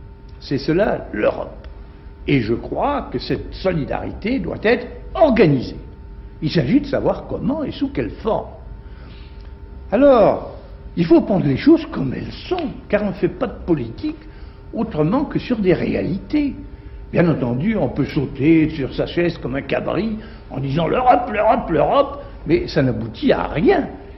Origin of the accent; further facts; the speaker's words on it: France; Du moment que je suis français, je suis européen.